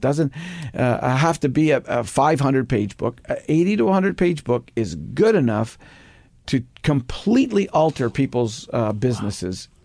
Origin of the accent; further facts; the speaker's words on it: Toronto, Ontario, Canada; Like, I'm from Toronto, Canada.